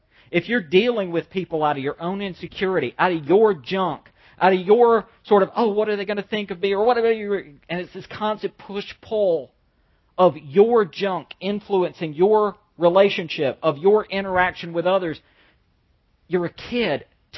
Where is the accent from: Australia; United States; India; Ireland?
Ireland; I can't just chalk that up. I'm Irish. I can't do it.